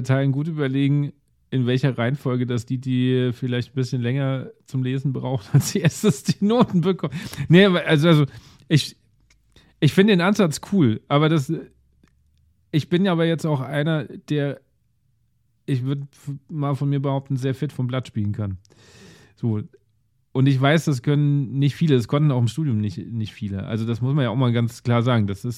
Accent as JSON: {"language": "German", "region": "Bavaria", "country": "Germany", "said": "also ich komme ja aus Nordbayern, also sehr weit Norden, das ist so der letzte Zipfel vor Hessen"}